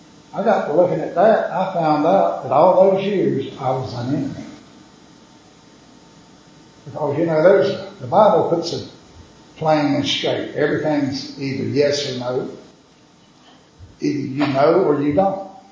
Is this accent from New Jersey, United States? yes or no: no; Washington, United States; I'm from Washington. Now, folks from Washington got a tendency to be a little bit on the rough side.